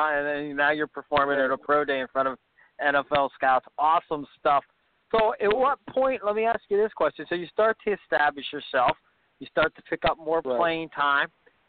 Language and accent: English; Ohio, United States; I'm from Northeast Ohio